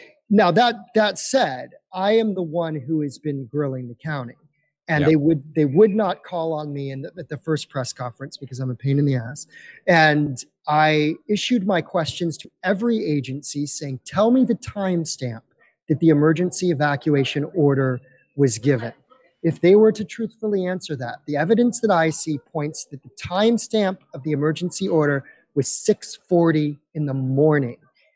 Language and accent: English; California, United States; I'm from California, and so it reminds me of the driest conditions that I have grown up with in California wildfires